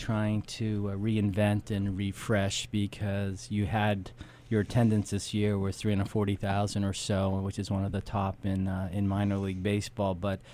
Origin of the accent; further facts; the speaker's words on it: Massachusetts, United States; And I grew up in Massachusetts, and your dad would take you to New Hampshire, which you thought as a little kid was, you know, a million miles away